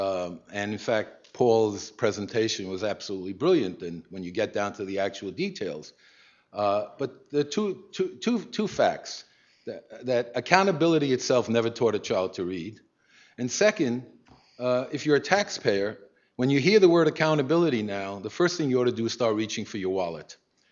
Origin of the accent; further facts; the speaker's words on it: New York, United States; I'm a New Yorker, so I'm going to be contentious.